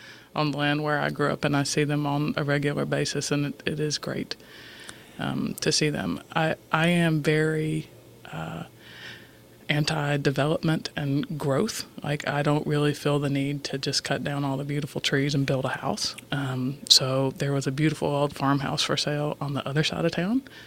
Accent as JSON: {"language": "English", "town": "Waverly", "region": "Alabama", "country": "United States", "tie": "born or raised there", "said": "You know, when I was growing up in Waverly and in Alabama, I was aware on a kid level understanding of racism."}